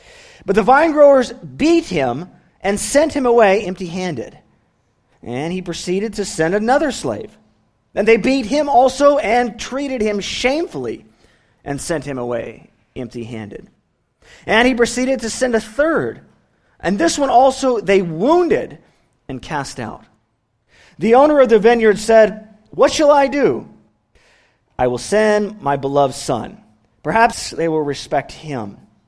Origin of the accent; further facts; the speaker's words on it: California, United States; As you know, I come from California